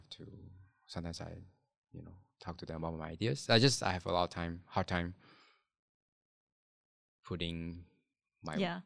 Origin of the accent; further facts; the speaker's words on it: Taiwan; also born or lived in United States; now in Singapore; I'm from Taiwan and I live in the States throughout most of my formal education.